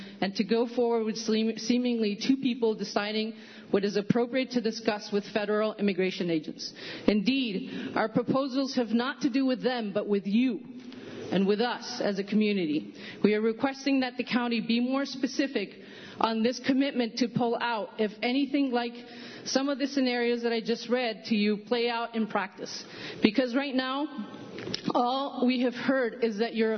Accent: Groton, Connecticut, United States; I'm from Groton.

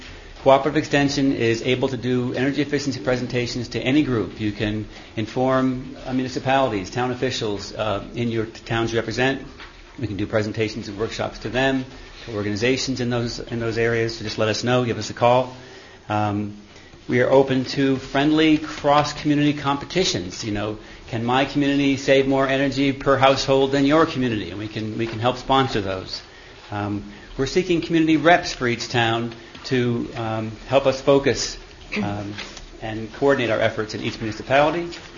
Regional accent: Lansing, New York, United States; from Town of Lansing.

